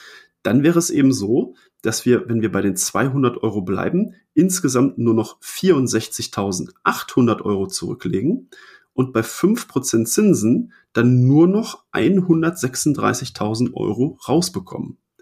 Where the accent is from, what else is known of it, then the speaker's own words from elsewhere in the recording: North Rhine-Westphalia, Germany; now in Münster, Germany; in meiner Heimatstadt, ich komme aus der Nähe von Bielefeld